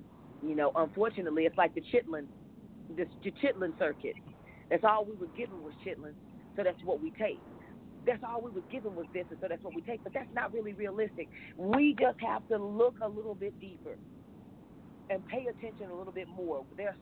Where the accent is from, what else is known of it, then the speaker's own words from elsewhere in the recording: Fort Worth, Texas, United States; No, I grew up in Stop Six, Texas. I grew up on the south side of Fort Worth, Stop Six, Funky Town, Cow Town, whatever you want to call it